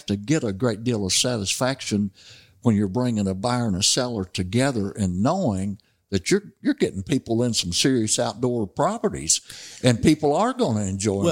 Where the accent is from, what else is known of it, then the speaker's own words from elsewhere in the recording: Missouri, United States; I grew up in the Missouri Boot Hill in the swamps, and all we had to hunt was rabbits and squirrels and raccoons.